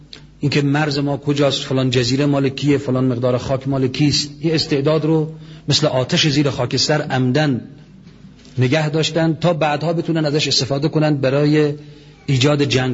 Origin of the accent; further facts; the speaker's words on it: Iran; در این جلسه من به دو عنوان و با دو حیث با شما سخن میگم، یکی به عنوان یک ایرانی